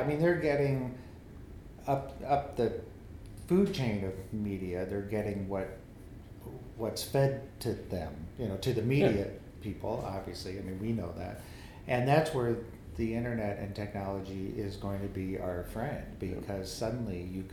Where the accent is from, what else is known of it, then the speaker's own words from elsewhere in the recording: Midwest, United States; As a Midwesterner, I want to believe that.